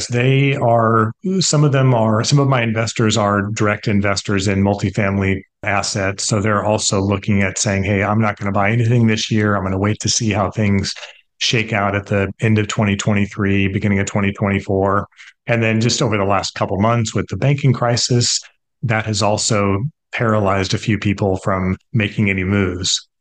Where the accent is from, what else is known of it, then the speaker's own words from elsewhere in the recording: San Jose, California, United States; I was born and raised in San Jose and grew up in Silicon Valley. Went to San Jose State University